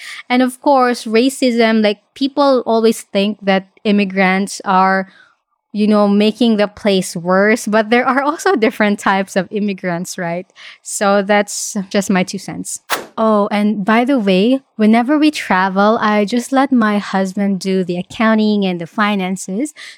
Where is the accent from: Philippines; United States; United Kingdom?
Philippines; now in Australia; I live in Australia, but I'm originally from the Philippines.